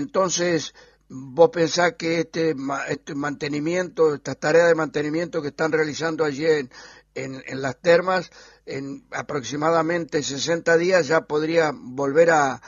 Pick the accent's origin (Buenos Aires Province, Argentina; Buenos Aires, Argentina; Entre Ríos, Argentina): Entre Ríos, Argentina; Villaguay; al corazón geográfico de la provincia de Entre Ríos. Nos vamos a mi ciudad natal, a Villaguay